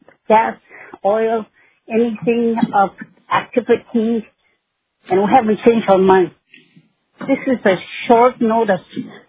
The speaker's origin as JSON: {"language": "English", "town": "Arctic Village", "region": "Alaska", "country": "United States", "said": "I'm an elder from Arctic Village. I'm an elder from Arctic Village, Alaska. I've been here, living here, off the land for, my people have been here for thousands of years."}